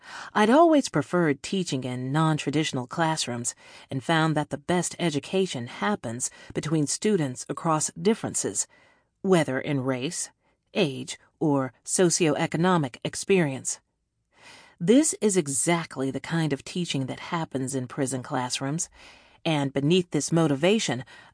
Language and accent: English; Minnesota, United States; I grew up in the Twin Cities, between St. Paul and Minneapolis, the city of lakes.